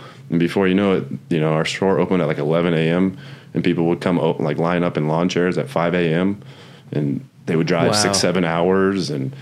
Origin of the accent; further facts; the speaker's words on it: Denver, Colorado, United States; I'm actually from Denver. So I was back home.